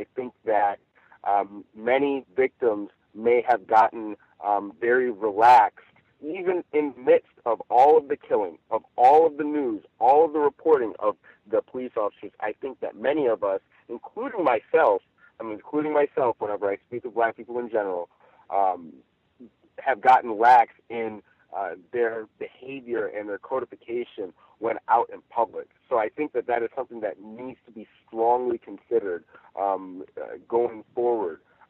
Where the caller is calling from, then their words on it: Las Vegas, Nevada, United States; Okay, so I am reporting from Las Vegas tonight, and I just wanted to...